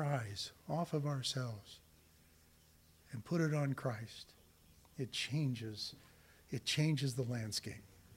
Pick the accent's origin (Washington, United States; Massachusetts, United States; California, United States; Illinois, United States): California, United States; Whittier; also born or lived in Bellflower / Downey; When I was younger and I was raised in Whittier and Bellflower and Downey area, there wasn't anything but cows back then.